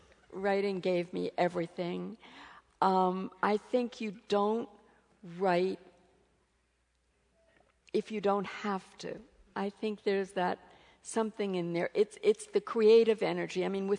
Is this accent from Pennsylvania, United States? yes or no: no; New Jersey, United States; moved away as an adult; But recently, as I've grown older, I've come to say, I'm a Jersey girl, and I'm a Jersey tomato.